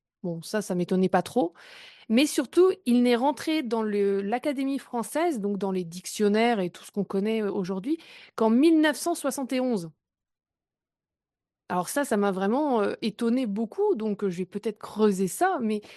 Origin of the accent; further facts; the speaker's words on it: Brittany, France; Je vis à Brest. Je suis une Bretonne.